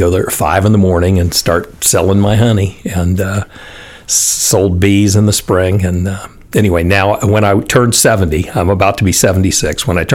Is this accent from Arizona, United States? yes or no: yes; Phoenix, Arizona, United States; She was from Tucson and I was from Phoenix.